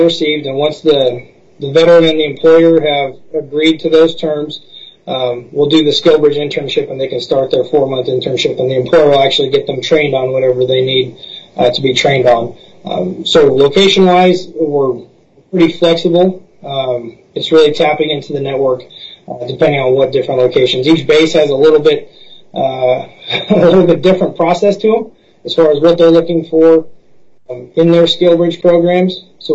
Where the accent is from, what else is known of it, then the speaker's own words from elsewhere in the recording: California, United States; moved away as an adult; now in Alaska, United States; but I am not an Alaskan born. I'm a transplant from California that came up in the Army, fell in love with the state and my wife and decided I was never leaving.